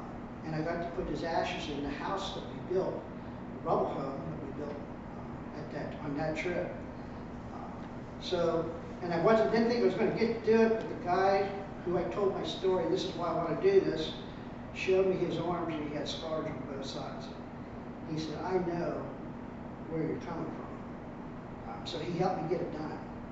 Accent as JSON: {"language": "English", "town": "Fort Hood", "region": "Texas", "country": "United States", "tie": "born there", "said": "Well, I was born in Fort Hood, Texas. So I thought, I got to go back to my home state and help these people after their hurricane."}